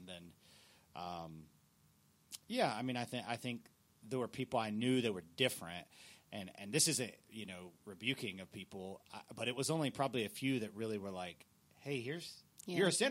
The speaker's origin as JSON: {"language": "English", "region": "the South", "country": "United States", "tie": "born or raised there", "said": "I grew up in the South. And so there were a lot of people who went to church."}